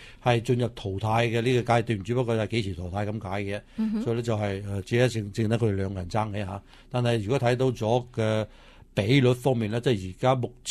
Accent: California, United States; 就基本上咧就係對於我哋加州人嚟講嘅話咧

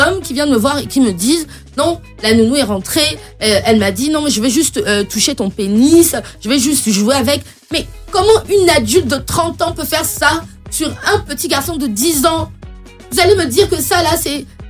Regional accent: Côte d’Ivoire; Des personnes qui sont dans des situations de précarité, et c'est la réalité chez nous en Côte d'Ivoire

